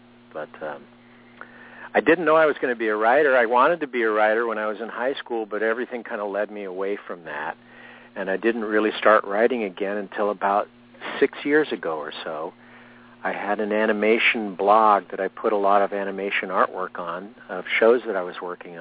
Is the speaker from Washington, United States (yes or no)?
no; San Diego, California, United States; I grew up in San Diego, right across the border from Mexico, and I started heading down into Mexico